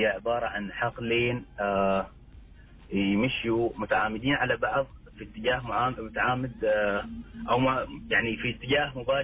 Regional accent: Oman; نحن عندنا في عمان

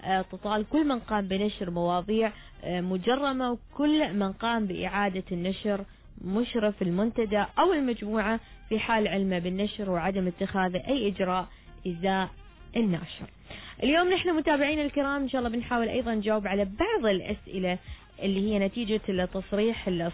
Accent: Oman; نحن كمجتمع عماني

